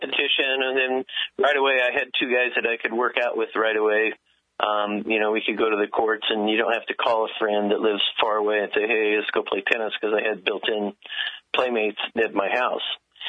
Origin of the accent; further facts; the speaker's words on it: Bakersfield, California, United States; I grew up in Bakersfield, and I have a twin brother and another brother, and we grew up playing baseball